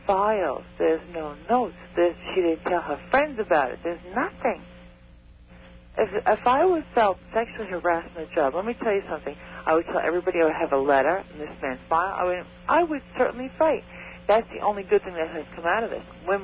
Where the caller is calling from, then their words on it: Fire Island, New York, United States; Yeah, Long Cove Fire Island.